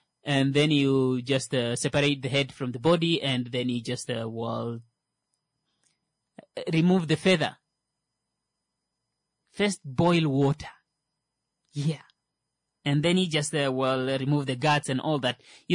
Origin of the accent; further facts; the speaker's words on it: Kavango, Namibia; Just a quick reminder, I'm from Kavango.